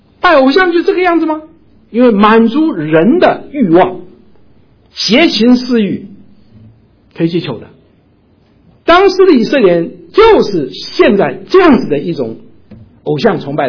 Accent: Hunan, China; accent: Hunanese; 我们湖南话说转就讲卷

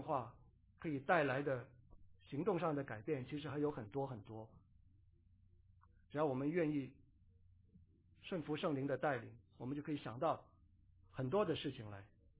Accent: China; 我们中国人都很客气，对不对？

